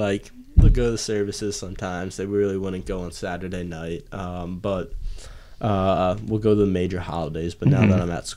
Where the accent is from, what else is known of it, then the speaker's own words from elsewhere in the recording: Bryn Mawr, Pennsylvania, United States; also born or lived in Philadelphia; I'm from Bryn Mawr. I was born in Philadelphia, in the city, when I was, like, 6 years old. We moved out to the suburbs.